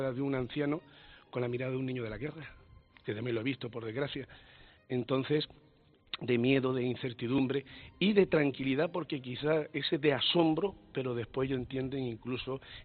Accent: Almería, Andalusia, Spain; Un saludo muy grande para vosotros y para mi Almería, ¿eh? Que yo soy de Almería, para mi Almería, para todos los almerienses.

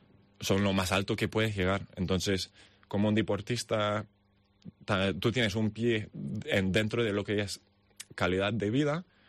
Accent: New York, United States; born there; donde yo nací en los Estados Unidos, siendo de New York, New Jersey

